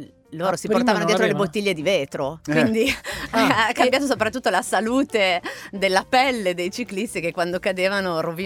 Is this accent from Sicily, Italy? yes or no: no; Piedmont, Italy; E pensa che anche quella lì è un'invenzione proprio delle mie parti. Questo distretto del casalingo comincia la sua storia ancora prima di lavorare con i metalli